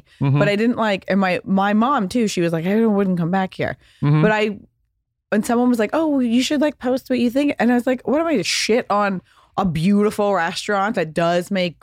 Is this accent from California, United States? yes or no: yes; Pasadena, California, United States; There were a couple great restaurants when I was growing up in Pasadena where we had that experience.